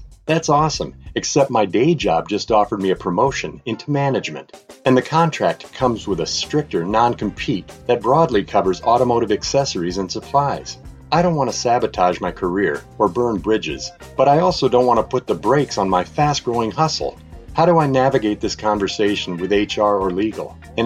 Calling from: Charlotte, North Carolina, United States; calling from Charlotte.

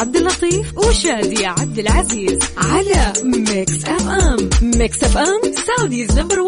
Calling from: Tabuk, Tabuk Province, Saudi Arabia; من تبوك، درجة الحرارة 29، وحبيت أمسي عليكم

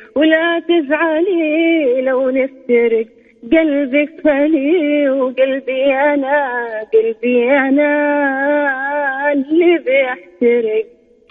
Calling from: Jeddah, Makkah Province, Saudi Arabia; يا رب لك الحمد من جدة

